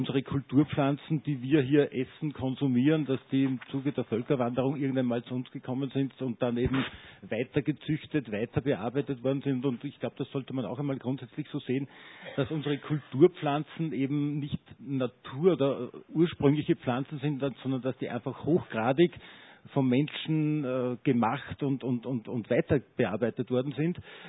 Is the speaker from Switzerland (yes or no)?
no; Upper Austria, Austria; Ich bin Oberösterreicher